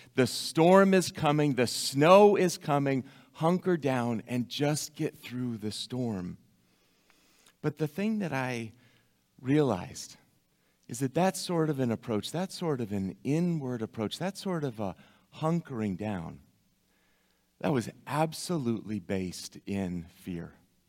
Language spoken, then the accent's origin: English; Massachusetts, United States; And I grew up in Massachusetts. I grew up knowing what a nor'easter was.